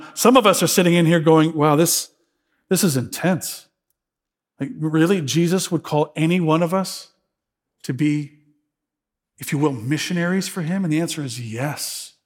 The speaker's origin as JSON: {"language": "English", "country": "United States", "said": "I define myself as a male of Irish and Scottish descent, and I'm an American, and you know, I was born here, so I'm kind of a Christian."}